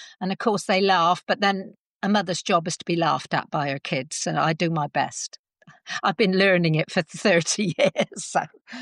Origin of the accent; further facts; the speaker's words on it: England, United Kingdom; moved away as an adult; also born or lived in Scotland / London; now in Wales; So I was born in Scotland, really, brought up in England, moved to Wales after I'd finished working around.